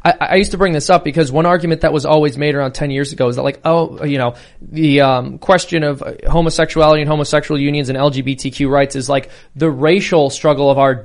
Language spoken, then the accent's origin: English; Ireland; I'm Irish.